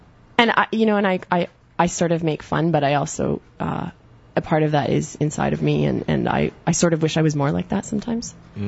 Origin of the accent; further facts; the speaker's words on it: Guelph, Ontario, Canada; I'm from Guelph, Ontario